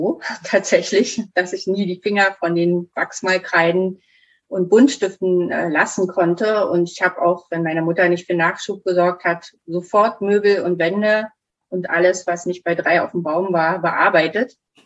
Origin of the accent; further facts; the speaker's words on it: Germany; Ich bin in der DDR groß geworden.